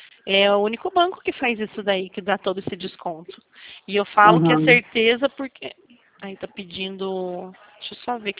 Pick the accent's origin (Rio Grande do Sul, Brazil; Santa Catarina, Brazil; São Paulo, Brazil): São Paulo, Brazil; Eu sou, sou aqui de São Paulo. Uhum. Quer dizer, do interior, né? Que você vê o R que a gente puxa aí, né?